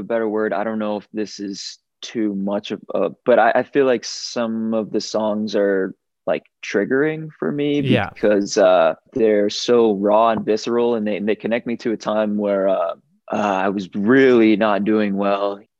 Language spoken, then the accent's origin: English; Foxborough, Massachusetts, United States; growing up in Foxborough, Massachusetts, just like a boring suburb in Massachusetts outside of Boston